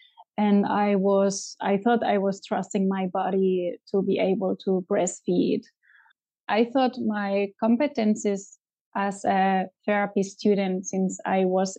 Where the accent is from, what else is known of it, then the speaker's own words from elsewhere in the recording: Spain; English is a second language; now in Germany; I live in North Germany since a lot of years. I come originally from Spain